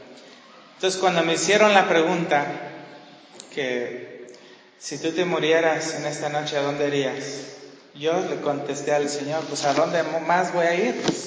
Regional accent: Brooklyn, New York, United States; mis papás son originarios de Puerto Rico, los dos nacieron ahí, y yo nací en Brooklyn, Nueva York. Estuve ahí pues toda mi escuela, terminando prepa.

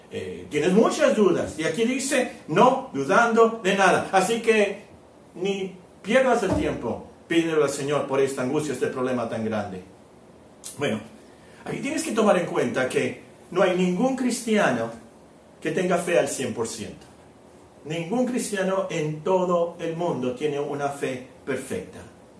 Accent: Hermosillo, Sonora, Mexico; somos de Hermosillo.

